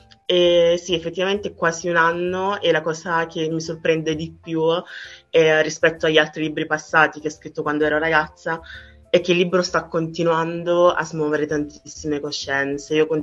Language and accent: Italian; Nigeria; now in Italy; per il mio paese d'origine, non ero abbastanza nigeriana, poi non potevo essere abbastanza italiana per quello che ero fuori.